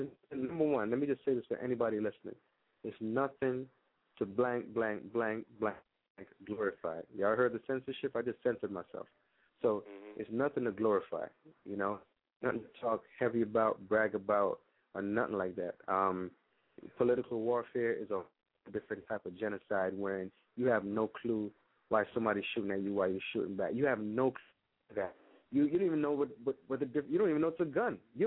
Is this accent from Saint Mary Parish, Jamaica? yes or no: no; Kingston, Kingston Parish, Jamaica; born there; also born or lived in Bahamas; And I was born in Jamaica, one of the roughest parts of Kingston, Jamaica, Kingston 13 on the west, just to be specific.